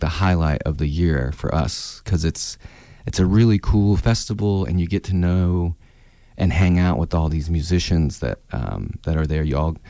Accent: Ozark, Missouri, United States; Growing up in Ozark, Missouri, Southwest Missouri, Oklahoma was about an hour away, right?

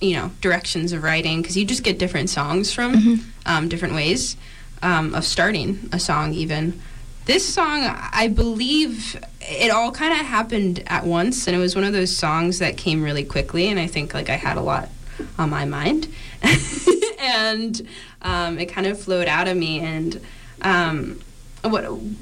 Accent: Illinois, United States; I grew up in Illinois, so this was about an hour outside of Chicago.

